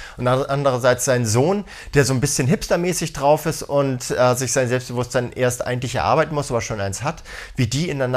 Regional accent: Hamburg, Germany

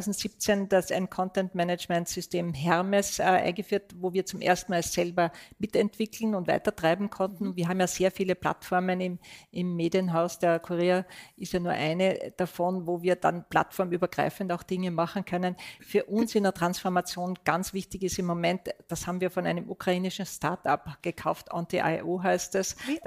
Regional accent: Austria; Da sind wir Österreicher nicht sehr datenaffin.

